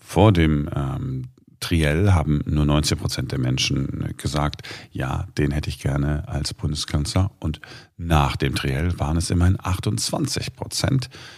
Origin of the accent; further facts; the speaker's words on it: Berlin, Germany; Naja, man, als Berliner oder so, dann interessieren uns so ein bisschen dafür, ne?